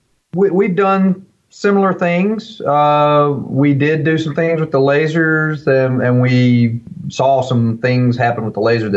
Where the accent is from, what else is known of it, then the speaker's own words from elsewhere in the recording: the South, United States; Well, I grew up in the South, raccoon hunting at night, running through the woods when I was 11 year old with my older brother.